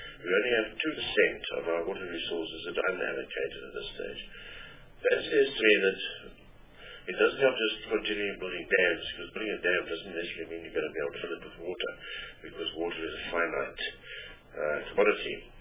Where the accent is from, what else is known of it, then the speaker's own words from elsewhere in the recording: Gauteng, South Africa; you know that I'm from Natal and Natal is in Sedibeng